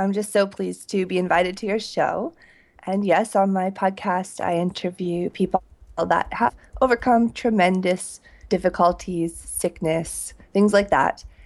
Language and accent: English; Prince George, British Columbia, Canada; I grew up in Prince George, which is about 10 hours north of here.